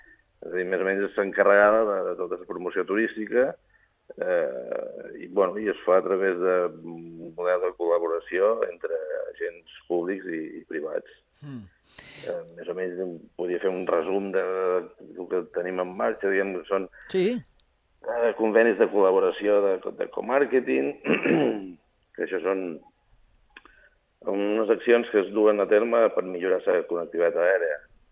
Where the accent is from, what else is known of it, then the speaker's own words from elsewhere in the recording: Formentera, Balearic Islands, Spain; now in Mallorca, Spain; jo som de Formentera, ara visc a Mallorca entre setmana, el cap de setmana he d'anar a Barcelona perquè la meva dona i el meu fill viuen a Barcelona.